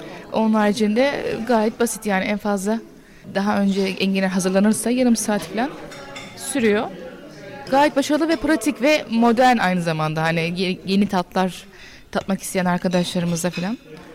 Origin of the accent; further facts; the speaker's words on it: Balıkesir, Turkey; ben aslen Balıkesirliyim ben. Yasin, biz otla büyümüş insanlarız.